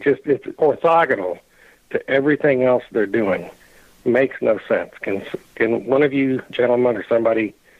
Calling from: Michigan, United States; in Michigan.

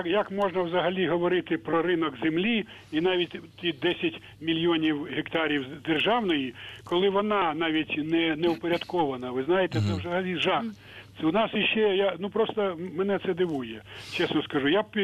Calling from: Kyiv, Ukraine; з Києва турбує.

